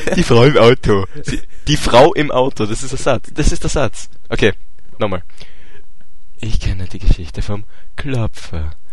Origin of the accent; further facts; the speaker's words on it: Eschwege, Hesse, Germany; Also wir haben so circa 10 Kilometer von meinem Heimatort Eschwege entfernt.